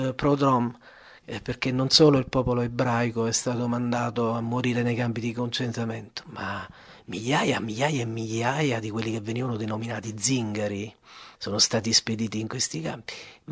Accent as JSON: {"language": "Italian", "town": "Naples", "region": "Campania", "country": "Italy", "said": "da buon napoletano quale sono."}